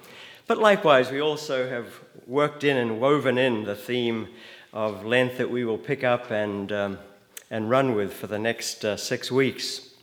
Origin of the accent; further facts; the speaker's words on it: New Zealand; I'm a New Zealander, or as you may have read anyway in your bulletin, or a Kiwi, as we are nicknamed, and proudly so.